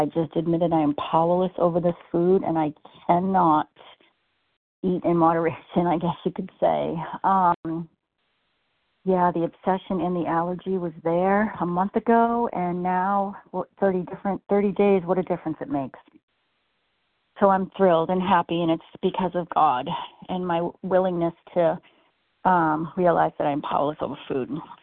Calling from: Massachusetts, United States; I'm calling in from Massachusetts.

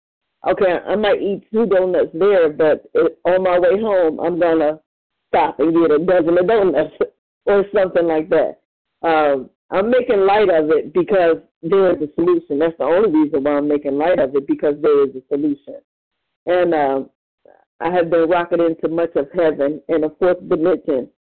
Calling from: Cleveland, Ohio, United States; I'm from Cleveland, Ohio, and I'm really grateful to be here.

